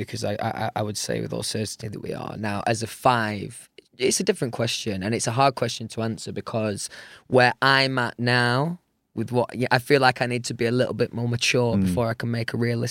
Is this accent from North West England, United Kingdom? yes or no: no; Doncaster, Yorkshire and the Humber, United Kingdom; I grew up in Doncaster, so I was maybe a little bit younger than the average.